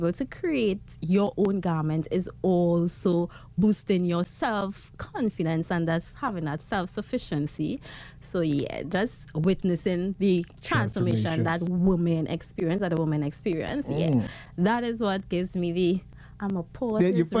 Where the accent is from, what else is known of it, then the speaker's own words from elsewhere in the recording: Laventille, Trinidad & Tobago; I grew up in Lavantil.